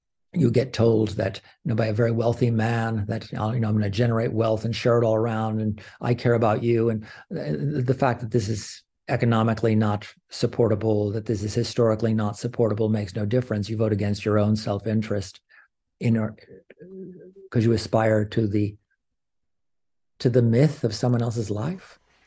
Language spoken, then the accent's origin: English; New York, United States; now in Buffalo, United States; And coming from the New York City area, I came from the Hudson Valley many years ago, but I'd never experienced anti-Semitism firsthand until I came to Buffalo.